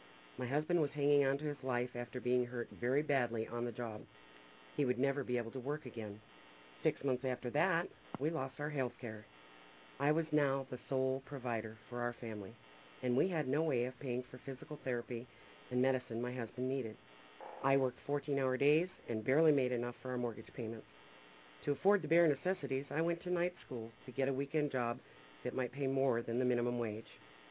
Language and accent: English; Spokane, Washington, United States; from Spokane, Washington, and this has been the weekly Democratic Radio Address.